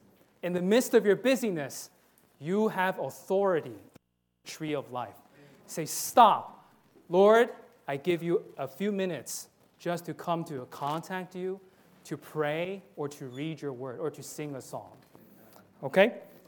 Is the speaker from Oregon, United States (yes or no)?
no; New York City, New York, United States; You know, for example, I'm from New York City